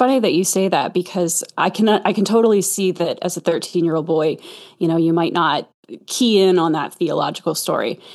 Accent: Bible Belt, United States; You know, I'm from the Bible Belt, and like I was being extremely bullied because I didn't believe in God.

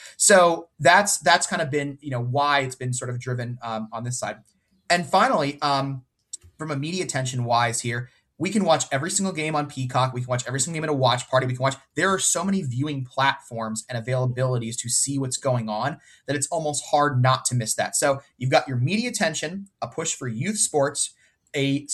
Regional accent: New England, United States; Sure, but I'm also from New England.

